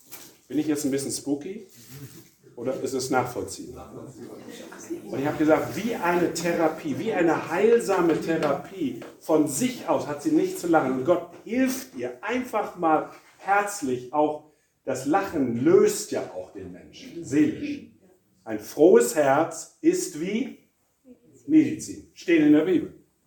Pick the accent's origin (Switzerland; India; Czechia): India; also born or lived in North Germany; ich bin Norddeutscher, bin in Indien aufgewachsen